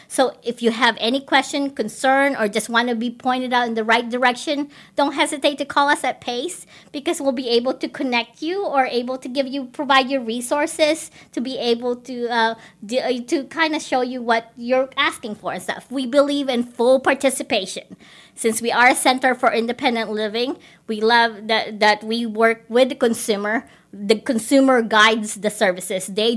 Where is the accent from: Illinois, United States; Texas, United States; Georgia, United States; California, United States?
Illinois, United States; Carbondale; now in Champaign, United States; been here at Champaign since 2018. I was originally from Carbondale, grew up there, been there for 25 years.